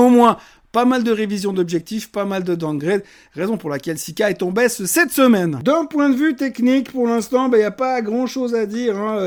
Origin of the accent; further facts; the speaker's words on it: Switzerland; comme on dit chez nous en Suisse.